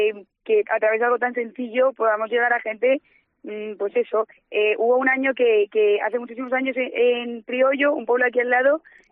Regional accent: Madrid, Community of Madrid, Spain; soy de Madrid.

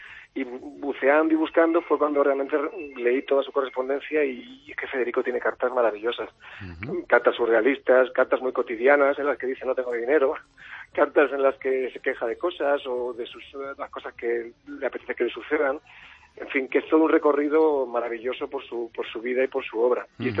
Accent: Andalusia, Spain; Yo con Lorca hacía muchos años que quería entrar como dramaturgo, como andaluz.

